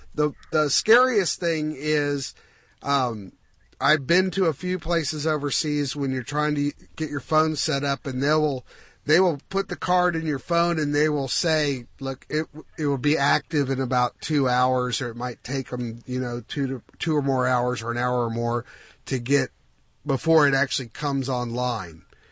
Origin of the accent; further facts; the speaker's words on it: Houston, Texas, United States; hey, we don't know each other, but we're both from Houston.